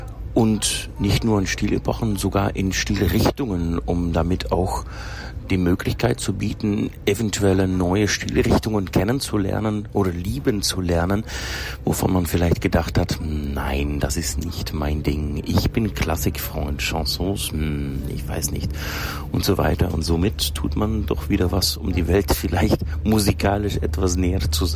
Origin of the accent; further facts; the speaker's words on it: Hasselt, Flanders, Belgium; Ich komme aus einer Kleinstadt, aus Hassel bzw. in der Nähe. Das ist die Provinzhauptstadt von belgischen Limburg in Flandern.